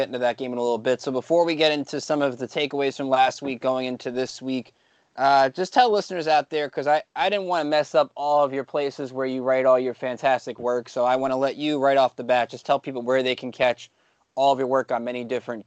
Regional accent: New York, United States; I'm from New York. I don't get to listen to a lot of Patriot coverage.

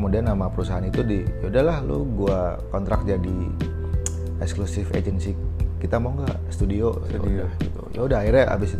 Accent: Cilacap, Central Java, Indonesia; Kalau gue sebenarnya gue berasal dari Cilacap.

